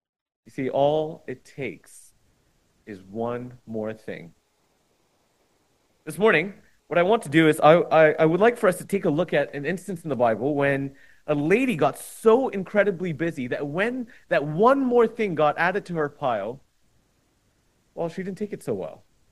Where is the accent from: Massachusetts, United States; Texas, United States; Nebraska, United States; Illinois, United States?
Texas, United States; Dallas; also born or lived in Dubai, UAE / New York; So I grew up in big cities for most of my life. First, I was born in Dubai, spent the first 10 years of my life there. And then after that, we lived in New York for a little bit. And then I spent, after a year in New York, about 11 years here in Dallas, Texas.